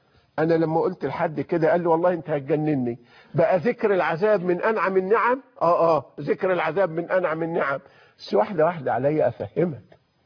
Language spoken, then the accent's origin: Arabic; Egypt; وإحنا عندنا في مصر نقول يا بختي من بكاني وبكي علي